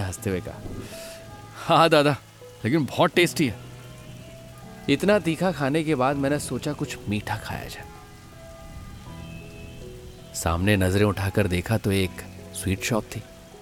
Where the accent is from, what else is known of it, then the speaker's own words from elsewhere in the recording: Bhopal, Madhya Pradesh, India; मैं तो भोपाल से हूँ लेकिन एक इवेंट के चक्कर में यहाँ आया था।